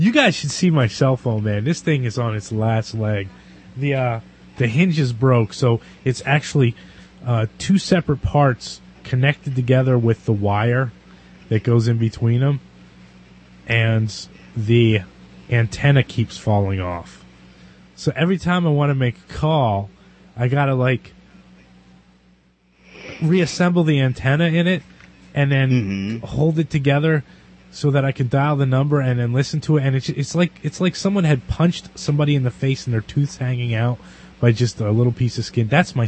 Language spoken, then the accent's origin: English; United States; And I'm an United Statesian. I'm from the United States, man.